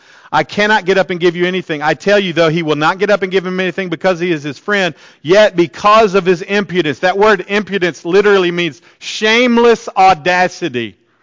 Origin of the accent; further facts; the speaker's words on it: the South, United States; And I mean, I'm the Southerner.